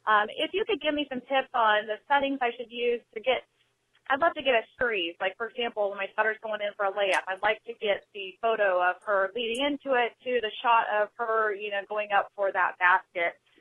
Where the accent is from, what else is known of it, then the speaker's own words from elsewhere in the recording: Baldwin City, Kansas, United States; I'm from Baldwin City, Kansas.